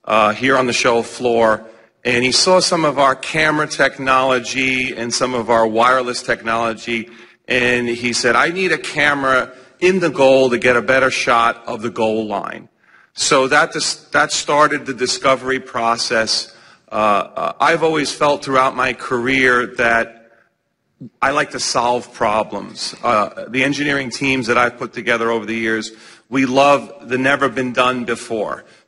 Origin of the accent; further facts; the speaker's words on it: New York, United States; I'm from New York. I'm a frustrated Ranger fan.